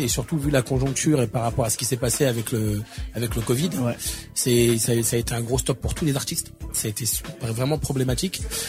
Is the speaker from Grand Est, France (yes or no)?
no; Garges-lès-Gonesse, Île-de-France, France; Moi, je viens de Garges-Gonesse, ouais. La zone 4, exactement.